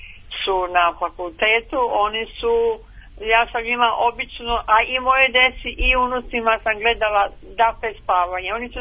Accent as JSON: {"language": "Serbian", "town": "Gradačac", "region": "Federation of Bosnia and Herzegovina", "country": "Bosnia & Herzegovina", "lives_now": "Serbia", "said": "kad smo se ovde našli, što bi rekli, u Sremu, ja sam iz Bosne, Gradača, tamo."}